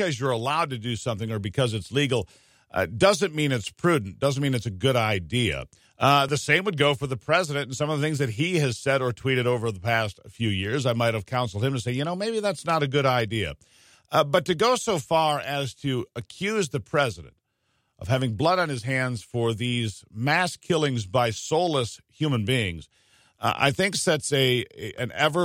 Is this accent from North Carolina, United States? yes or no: no; Michigan, United States; also born or lived in Illinois / Ohio / Montana; when I grew up here in Michigan in the Midwest, and wherever I traveled, places I lived, whether it was Illinois or Ohio or lived in Montana for a number of years